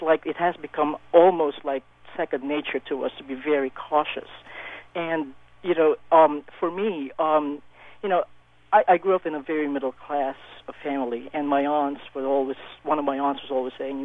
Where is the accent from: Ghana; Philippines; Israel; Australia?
Philippines; now in United States; I grew up in the Philippines. I only came to the United States in 2001